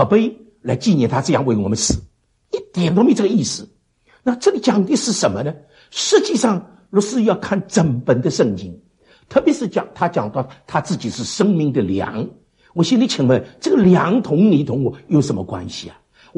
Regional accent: China; 我们中国人

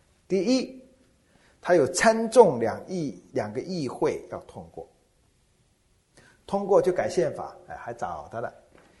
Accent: China; 我们常常会说我们中国人的社会一向都是比较人治而不是法治的社会

